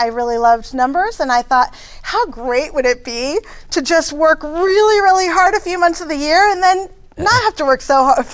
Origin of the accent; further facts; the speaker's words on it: Connecticut, United States; also born or lived in Vermont; So I grew up in Connecticut. We lived in Vermont for a few years growing up. So Northeast girl.